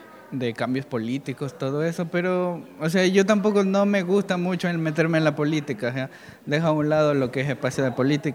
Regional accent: Galápagos, Ecuador; De las Islas Galápagos.

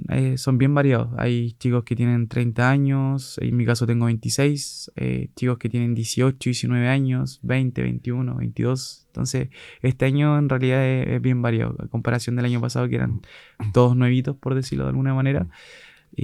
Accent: Lebu, Biobío, Chile; now in Osorno, Chile; yo soy de Leu, octava región allá del Biobío, ¿cierto? Capital de la provincia de Arauco, la ciudad del viento, como algunos la pueden conocer. De allá soy de allá, llegué acá a Osorno, bueno, me formé en Concepción

